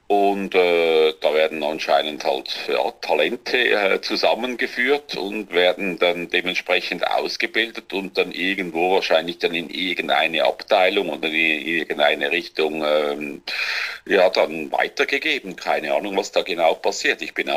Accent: Switzerland; accent: Swiss German; wahrscheinlich eben auch mit meinem Dialekt, vielleicht halt der Schweizer Dialekt

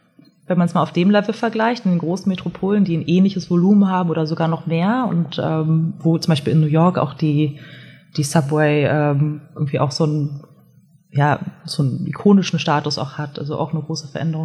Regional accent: Berlin, Germany; ich bin ja Berliner, auch wenn man es nicht hört.

